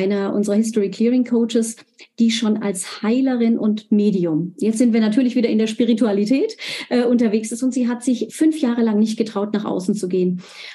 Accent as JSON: {"language": "German", "region": "Baden-Württemberg", "country": "Germany", "said": "ich bin Schwäbin, Versucherle nennen wir das."}